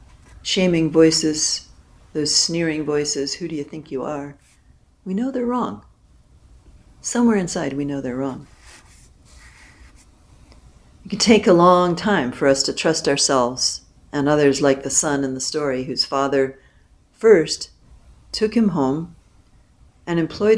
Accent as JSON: {"language": "English", "country": "United States", "tie": "born or raised there", "said": "For me, growing up in the States, the cultural myth was if Abraham Lincoln, who was born in a one-room log cabin, could become president, you could too."}